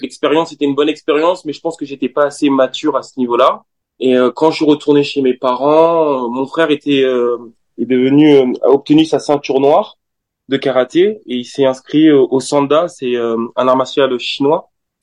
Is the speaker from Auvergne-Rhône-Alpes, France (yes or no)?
no; Limoges, Nouvelle-Aquitaine, France; also born or lived in Paris region; c'est vrai que j'étais en région parisienne, mais de base, en fait, moi, je viens de Limoges